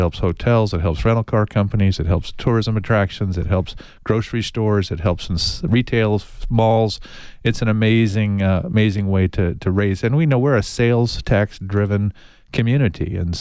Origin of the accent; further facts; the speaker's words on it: Tucson, Arizona, United States; Born and raised in Tucson, went to public school here, Palo Verde High School, went to the University of Arizona